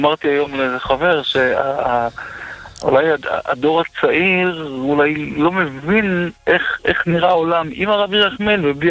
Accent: Ashdod, Southern District, Israel; אנחנו גדלנו באשדוד, והוא פה, זה הייתה עיקר הפעילות שלו כאן באשדוד

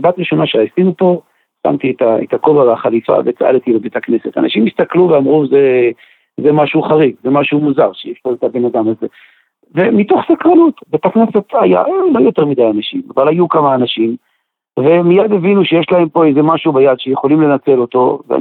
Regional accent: Rehovot, Central District, Israel; גם בתור ילד גדלתי ברחובות שסך הכל יש שם קהילה חרדית מאוד גדולה

